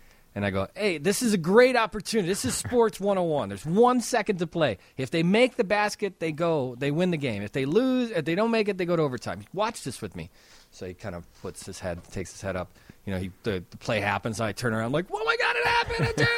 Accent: Chicago, Illinois, United States; as a Chicagoan, I'm like, I guess these are the people who represent us

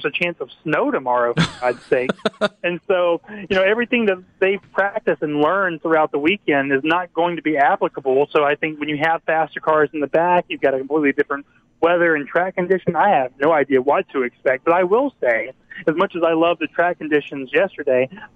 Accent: Deep South, United States; I mean, I'm from the Deep South originally, living in North Carolina and Alabama now.

